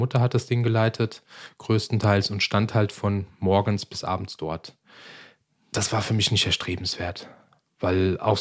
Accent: Darmstadt, Hesse, Germany; weil ich komme ursprünglich aus Darmstadt

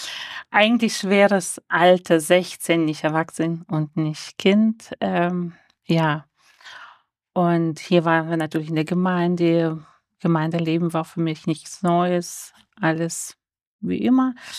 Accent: North Kazakhstan Region, Kazakhstan; ich komme aus Nordkasachstan. Mein Vater war dort Pastor. Das heißt, ich komme aus christlichem Hintergrund.

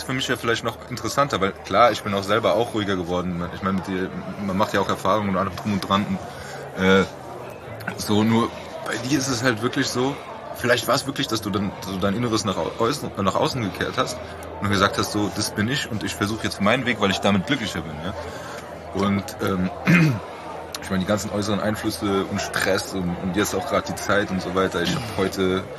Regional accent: Frankfurt, Hesse, Germany; weil wir sind in Frankfurt aufgewachsen, ne

